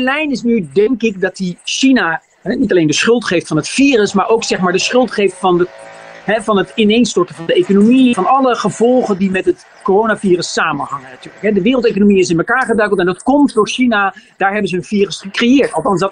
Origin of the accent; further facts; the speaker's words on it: Netherlands; Dat zijn bijvoorbeeld de swingstaten waar ik als Nederlander... dat is mijn top 3